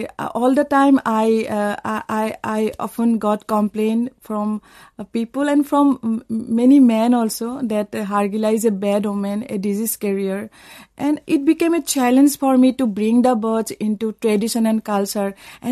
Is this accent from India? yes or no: yes; Assam, India; I come from a village from Assam, and I think for all the women from our village, it's a huge recognition